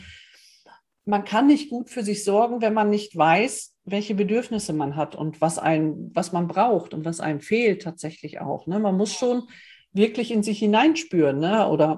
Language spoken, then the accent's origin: German; Northern Germany, Germany; ich bin ein Norddeutscher, ich will an die Küste